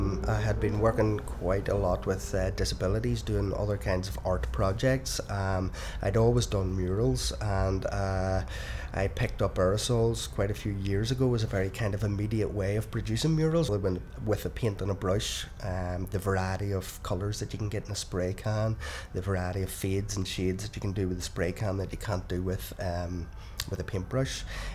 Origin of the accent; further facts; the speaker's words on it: Belfast, Northern Ireland, United Kingdom; I'm 44 and I'm from Belfast.